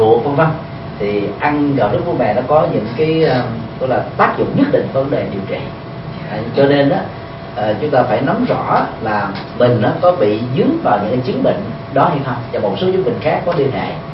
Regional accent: Ho Chi Minh City, Vietnam; Tôi thì sinh ra và lớn lên tại Sài Gòn

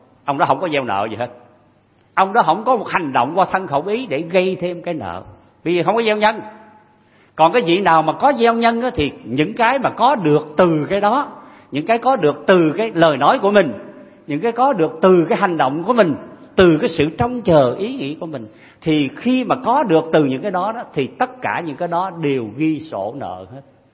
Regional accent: Mekong Delta, Vietnam; ở miền Tây mới có nha, tôi dân miền Tây, Phật tử nào miền Tây mới biết cái này.

